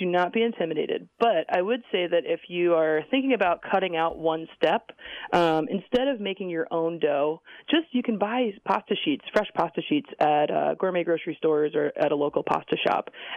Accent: New England, United States; I grew up in New England, and which is not the home of the sweet potato, but it certainly is the home of wonderful seafood

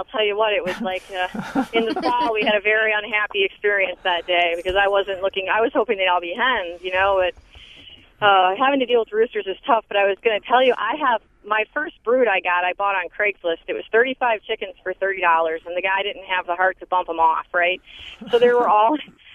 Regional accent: Detroit, Michigan, United States; now in Fort Atkinson, United States; I grew up in Detroit, and I'm a teacher here at Fort Atkinson

